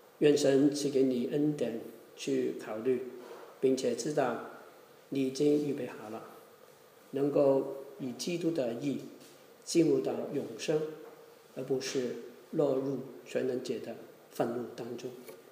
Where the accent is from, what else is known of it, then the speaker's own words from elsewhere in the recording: Hong Kong; accent: Hong Kong; Chinese is a second language; 因为我的普通话不是我的母语，我是从香港来的，可能香港的口音比较重